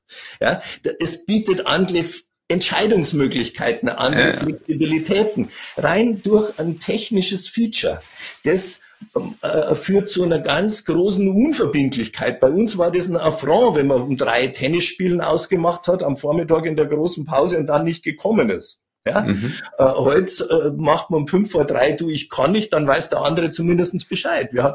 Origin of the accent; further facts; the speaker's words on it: Bavaria, Germany; also ich bin im Chiemgau groß geworden, also in Oberbayern